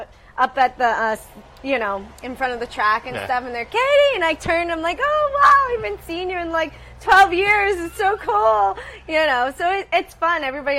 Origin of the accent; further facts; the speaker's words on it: Saratoga Springs, New York, United States; knowing that I won at Saratoga, my hometown, as well.